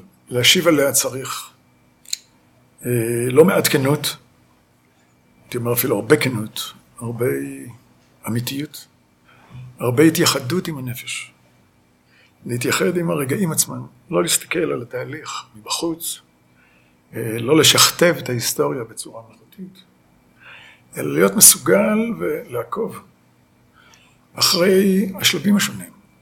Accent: Kvutzat Kinneret, Northern District, Israel; אני נולדתי בקבוצת כנרת. שם חייתי, שם חונכתי, שם גדלתי.

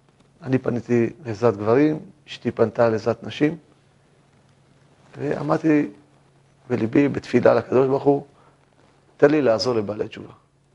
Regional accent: Kiryat Gat, Southern District, Israel; במקור אני מקריית גת. ההורים הגיעו עולים חדשים לקריית גת עוד בשנות ה-50, שקריית גת הייתה מעברה, וגרנו במציאות כזו, משפחה עם הרבה ילדים. אבי, התיידמתי מאבי בגיל צעיר, ומשפחה קשת יום.

